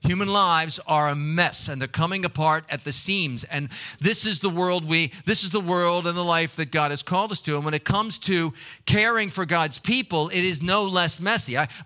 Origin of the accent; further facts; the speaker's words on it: Baltimore, Maryland, United States; I didn't grow up here, but I grew up in Baltimore, and scrapple was part of our regular diet, you know.